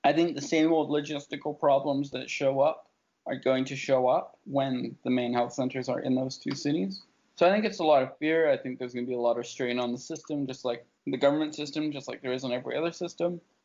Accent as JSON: {"language": "English", "country": "United Kingdom", "tie": "born or raised there", "said": "I grew up in Britain and they used to call it cradle to grave care."}